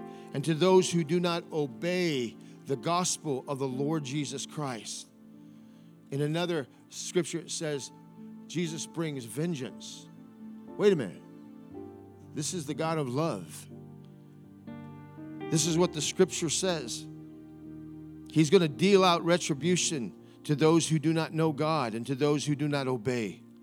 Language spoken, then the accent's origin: English; Gary, Indiana, United States; I grew up in Gary, Indiana, and I'd seen some pretty tough individuals, pretty hardcore, pretty calloused.